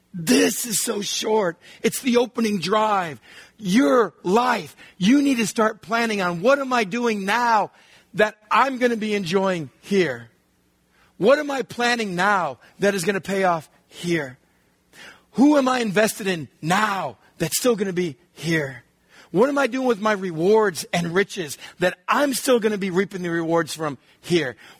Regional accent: Texas, United States; moved away as an adult; I was born, I grew up in Texas, went to high school in Texas, left home as soon as I could, came out here 5 years before God could get a hold of my life.

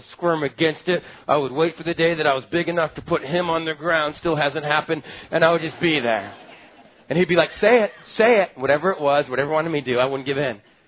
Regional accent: Texas, United States; The other picture it brings up is growing up in Texas in my squirrely little elementary years with a brother that was 5 years older than me.

